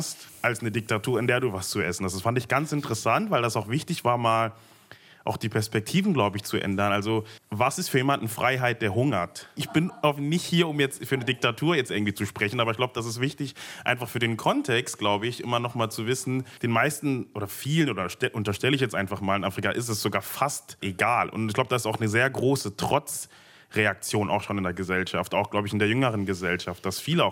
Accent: Germany; born there; Meine Eltern kommen aus dem Kongo beide. Ich bin in Deutschland geboren. Das heißt, ich bin da immer so zwischen zwei Welten.

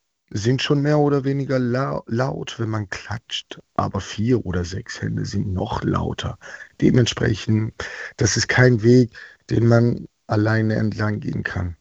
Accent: Karaj, Alborz, Iran; born there; German is a second language; in Karaj, wo ich geboren bin, besucht habe, mehr oder weniger.

